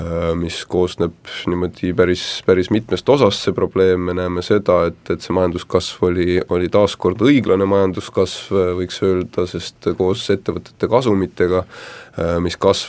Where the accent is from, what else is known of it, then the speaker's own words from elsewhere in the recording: Ida-Viru County, Estonia; minu kodumaakond Ida-Virumaa on siin hea näide